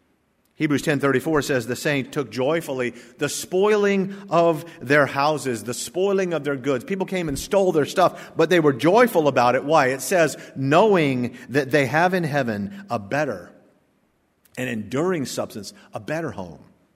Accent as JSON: {"language": "English", "town": "Wichita Falls", "region": "Texas", "country": "United States", "tie": "born or raised there", "also_born_or_lived": "Norfolk, Virginia", "said": "I was born in Norfolk, Virginia, and then my home at that time was a trailer, a mobile home for my grandma lived in. And then we moved to Wichita Falls, Texas."}